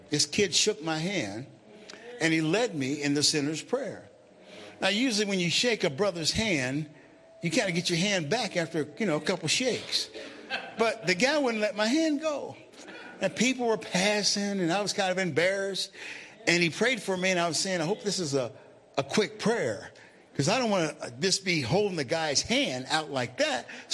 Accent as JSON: {"language": "English", "town": "Cincinnati", "region": "Ohio", "country": "United States", "tie": "born or raised there", "said": "Now, I grew up in Cincinnati. I'm a Buckeye."}